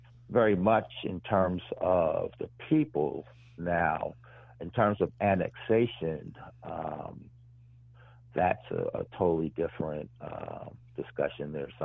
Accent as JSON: {"language": "English", "region": "New Jersey", "country": "United States", "also_born_or_lived": "Chicago", "said": "I'm from Jersey, and I lived in Chicago for"}